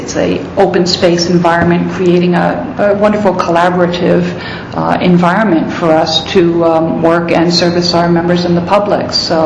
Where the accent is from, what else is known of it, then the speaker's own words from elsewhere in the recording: New York City, New York, United States; born there; I was born in New York City. Yeah, so far, far away.